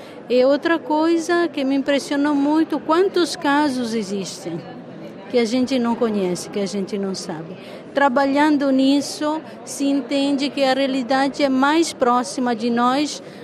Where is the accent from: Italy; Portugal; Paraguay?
Italy; Portuguese is a second language; moved away as an adult; also born or lived in Brazil; Eu sou italiana